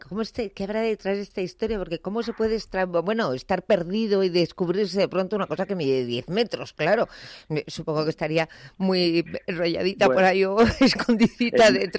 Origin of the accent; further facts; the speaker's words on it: Bilbao, Basque Country, Spain; como soy de Bilbao, pues tiro para mi tierra